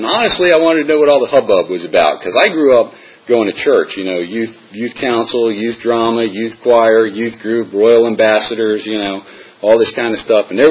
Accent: Alexandria, Virginia, United States; So I grew up in Alexandria, Virginia, regular, standard family.

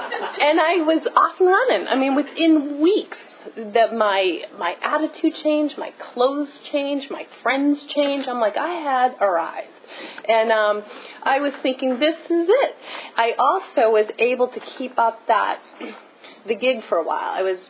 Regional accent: Massachusetts, United States; I got a scholarship to a school in D.C., and I grew up in Massachusetts.

